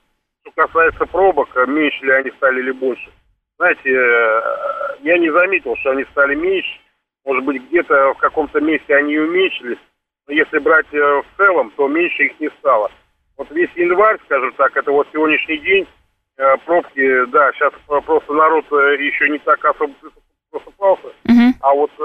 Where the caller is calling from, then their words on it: Moscow, Russia; я из Москвы звоню.